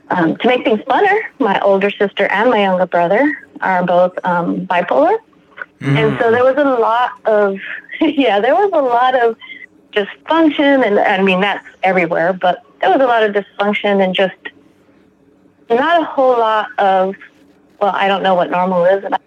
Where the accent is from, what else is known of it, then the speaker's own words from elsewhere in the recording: New Mexico, United States; Originally from New Mexico.